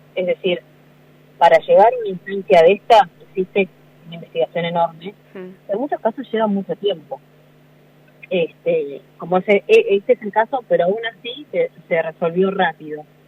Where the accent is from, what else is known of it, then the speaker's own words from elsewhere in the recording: Cipolletti, Río Negro, Argentina; si bien estoy hoy trabajando en la provincia de la ciudad, yo soy nacida y criada en Cipolletti, una ciudad con muchísimos feminicidios.